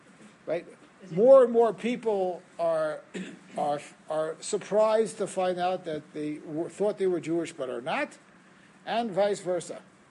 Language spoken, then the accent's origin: English; Germany; I am from Germany. My parents came in the 70s from northeastern Turkey from a town called Trabzon.